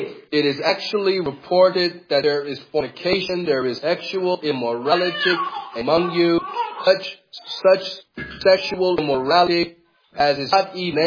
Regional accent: California, United States; And I am from California. I've come to serve your souls with the gospel.

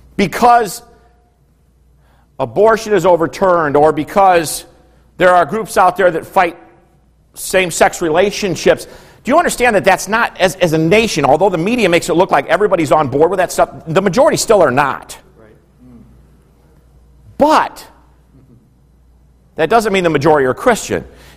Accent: United States; I'm still excited that I'm an American.

